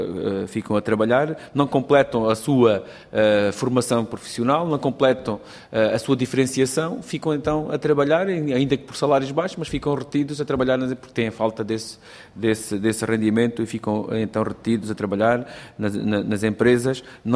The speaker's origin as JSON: {"language": "Portuguese", "region": "Alentejo", "country": "Portugal", "said": "Eu, como alentejano, sempre que tenho que vir dormir a um hotel em Lisboa, tenho que pagar, apesar de ser português"}